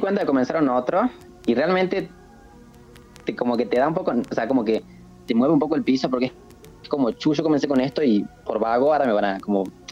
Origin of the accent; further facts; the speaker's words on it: Tucumán, Argentina; now in Jujuy, Argentina; Y sí, viviendo en una ciudad chica. Encima yo no soy oriunda de Jujuy. Yo vivía en otra provincia un poco más grande llamada Tucumán. Y me vine a vivir a esta provincia más chica por mi pareja, que él es jujeño.